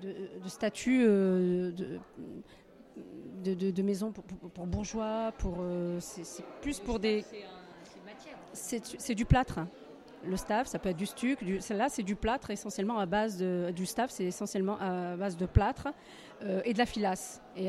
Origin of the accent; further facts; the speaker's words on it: Morocco; Je suis originaire du Maroc, donc il est propre à ma culture.